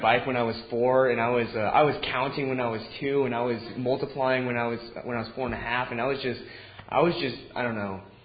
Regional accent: Manhattan, Kansas, United States; born there; I was born in Manhattan, Kansas.

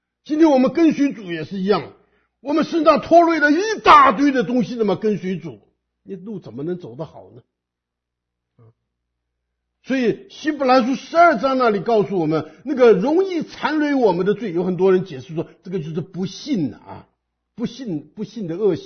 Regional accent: China; 我们中国人很喜欢搞盆景啊，日本人更喜欢搞盆景啊。

